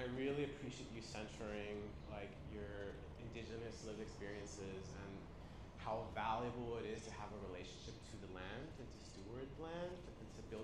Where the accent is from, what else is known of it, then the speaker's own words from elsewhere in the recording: Los Angeles, California, United States; I grew up here in Lincoln Heights.